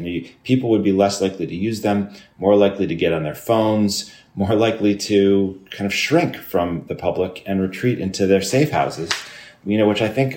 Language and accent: English; Chicago, Illinois, United States; I grew up in Chicago, and, you know, Chicago, you know, it's a famous industrial city.